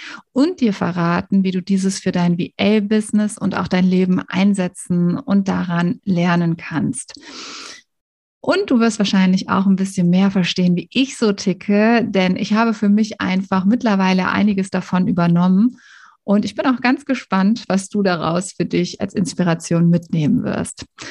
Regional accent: North Rhine-Westphalia, Germany; ich bin Rheinländer durch und durch und ich habe gerade schon gesagt, Köln ist meine Wahlheimat. Das heißt, ich bin hier nicht geboren, aber ich bin auch gar nicht so weit weg geboren, denn ich komme aus einem Vorort von Düsseldorf.

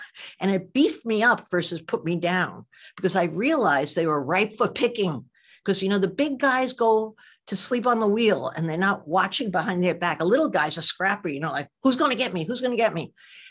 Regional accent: New Jersey, United States; I was from New Jersey.

